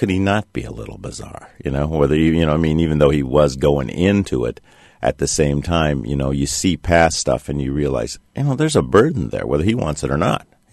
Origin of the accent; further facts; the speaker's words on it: Kankakee, Illinois, United States; I grew up in Kankakee.